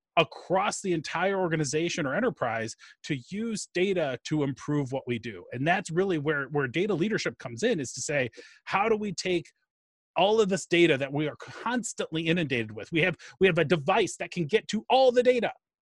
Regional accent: Chicago, Illinois, United States; Yeah, well, I am a Chicagoan through and through. I've lived in the Chicago area pretty much, well, actually my entire life.

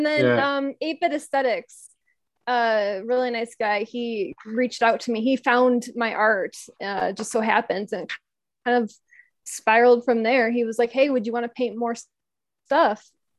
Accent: Detroit, Michigan, United States; now in New Mexico, United States; No, actually, I'm originally from Detroit, and I kind of somehow made my way out here.

